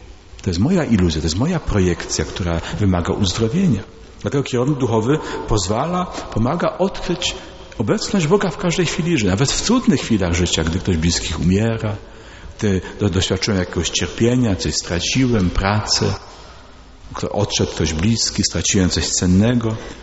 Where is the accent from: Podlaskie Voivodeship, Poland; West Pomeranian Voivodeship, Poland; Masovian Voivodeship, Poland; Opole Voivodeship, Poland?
Opole Voivodeship, Poland; Kędzierzyn-Koźle; Ja pochodzę z parafii świętego Mikołaja. W Kędzierzynie tam spędziłem swoje dzieciństwo i młodość.